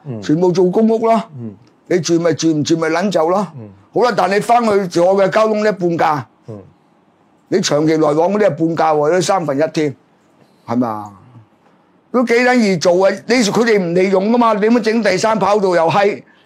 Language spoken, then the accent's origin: Cantonese; China; 我作為中國人啊，就話你哋嘅政治智慧咧衰撚過清政府。